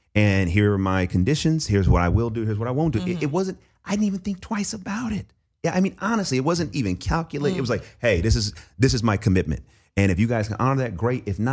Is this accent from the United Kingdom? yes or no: no; Oakland, California, United States; My uncle, who was the pastor of the church that I grew up in East Oakland, you know, he was a big part of our lives.